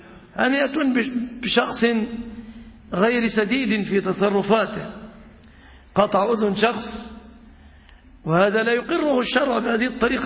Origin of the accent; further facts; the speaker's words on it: Egypt; يعني عندنا في مصر الرديف يقف بعد 10 سنين مثلا